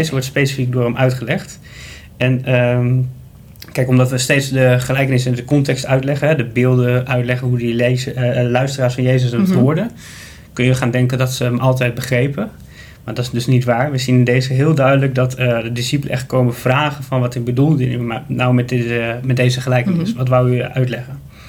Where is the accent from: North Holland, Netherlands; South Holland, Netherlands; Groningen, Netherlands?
Groningen, Netherlands; Ik kom uit Groningen, zoals ik al eerder heb gezegd. En vroeger hadden wij altijd achter het huis een tuin, een groentetuin met groenten waar we daar verbouwden.